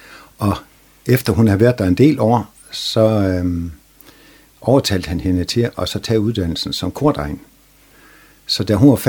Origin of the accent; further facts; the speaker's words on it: Frederikshavn, North Denmark Region, Denmark; at være barn i Frederikshavn, det var en fantastisk tid. Jeg var født i Blokkeren